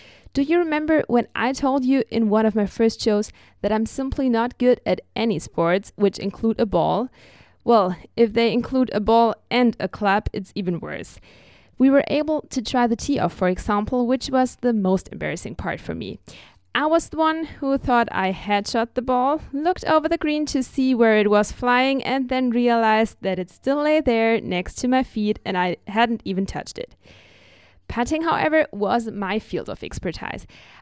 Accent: Germany; English is a second language; with sports club at schools back home in Germany. Moreover, we have a really pretty golf course in my hometown.

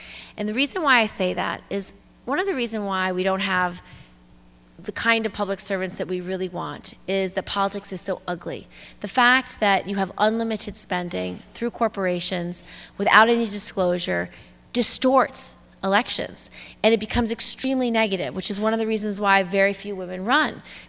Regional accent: New York, United States; As a New Yorker, we just went through Superstorm Sandy, and it was devastating.

